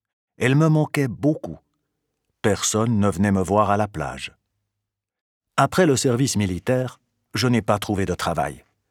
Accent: Lisbon, Portugal; now in Sierre, Switzerland; je vis à Sierre depuis 10 ans. Je ne suis pas marié, mais j'ai un enfant de 2 ans. J'ai grandi à Lisbonne avec 2 sœurs et 2 frères. Je suis le 2e enfant de la fratrie.

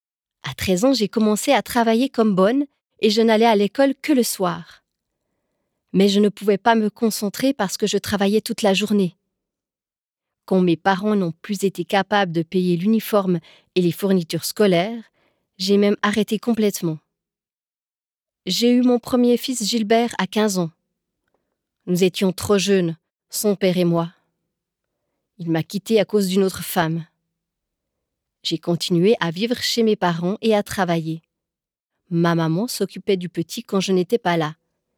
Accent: Fortaleza, Ceará, Brazil; now in Lausanne, Switzerland; j'ai 32 ans et je vis depuis 12 ans à Lausanne. Je suis mariée et j'ai 3 enfants. J'ai grandi près de Fortaleza avec 4 sœurs et 2 frères.

